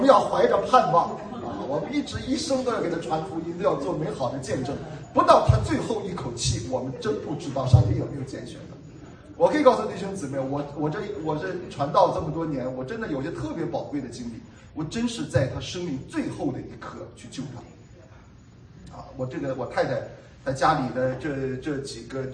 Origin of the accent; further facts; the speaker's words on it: Shandong, China; 这个对我们山东人来讲呢，这个女生通常在1.7米以上，男人通常在1.8米以上